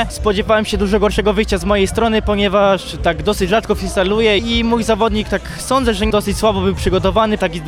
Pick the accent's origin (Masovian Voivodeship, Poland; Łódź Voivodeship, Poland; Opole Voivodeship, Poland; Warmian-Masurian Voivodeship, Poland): Warmian-Masurian Voivodeship, Poland; Stawiguda; jestem z Patrynio, pochodzę z miejscowości Stawiguda, spod Olsztyna.